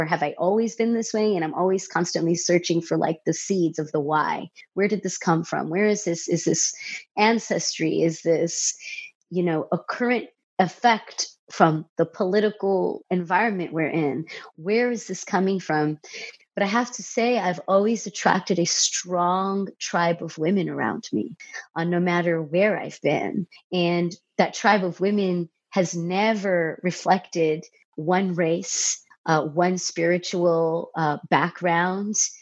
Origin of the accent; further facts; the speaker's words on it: Santee, California, United States; also born or lived in Chicago; So I was born in Chicago. My parents immigrated here about 46 years ago from India. And my sister was born there, and my brother and I were both born in Chicago. And I moved from Chicago to Santee, San Diego area, when I was about 7.